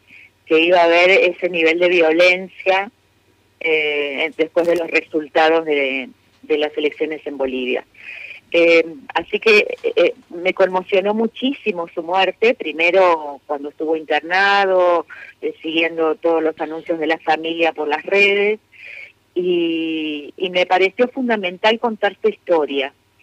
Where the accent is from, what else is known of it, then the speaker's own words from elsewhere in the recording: San Luis, Argentina; born there; now in Buenos Aires, Argentina; si bien vivo hace muchos años en Buenos Aires, nací en San Luis